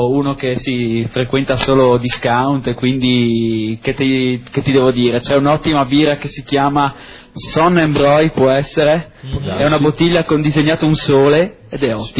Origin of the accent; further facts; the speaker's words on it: Friuli-Venezia Giulia, Italy; specialmente visto che da buon friulano sono abbastanza timido